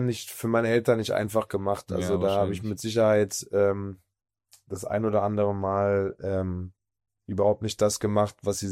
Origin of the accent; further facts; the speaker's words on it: Potsdam, Brandenburg, Germany; Also ich habe bei uns in Potsdam, bei Turbine Potsdam angefangen zu spielen.